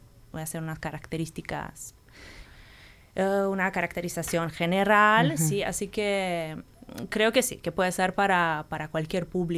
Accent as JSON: {"language": "Spanish", "country": "Romania", "moved": "yes", "lives_now": "Uruguay", "said": "Bien, yo soy rumana, uh-huh. Vivo en Uruguay desde 6 años y medio."}